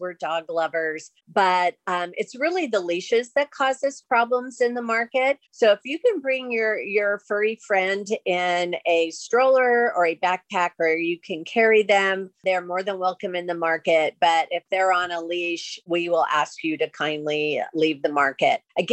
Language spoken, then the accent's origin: English; California, United States; I grew up near Disneyland.